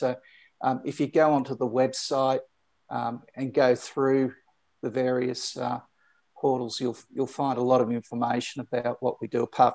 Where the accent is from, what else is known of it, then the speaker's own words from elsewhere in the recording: Brisbane, Queensland, Australia; The year after that, venturing into my hometown in Brisbane.